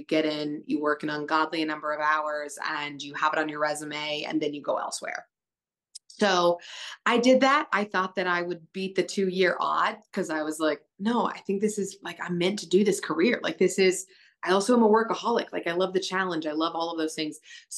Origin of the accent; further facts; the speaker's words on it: Lee's Summit, Missouri, United States; I was raised in Lee Summit. So Lee Summit High School.